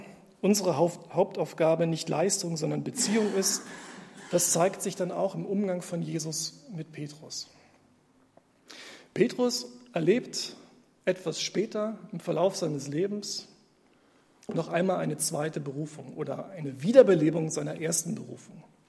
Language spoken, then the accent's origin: German; East Germany, Germany; Ich bin ursprünglich im Osten aufgewachsen, sozialisiert